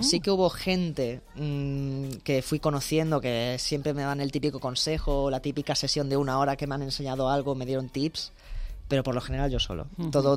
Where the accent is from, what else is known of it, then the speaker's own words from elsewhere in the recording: Carballo, Galicia, Spain; now in Madrid, Spain; Ahora vivo aquí en Madrid, sí. Uh-huh. Por eso perdí el acento, principalmente ya se me fue.